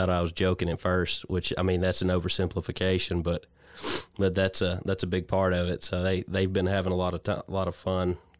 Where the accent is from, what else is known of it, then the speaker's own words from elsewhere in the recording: Alabama, United States; Yeah, I grew up in East Central Alabama on a farm.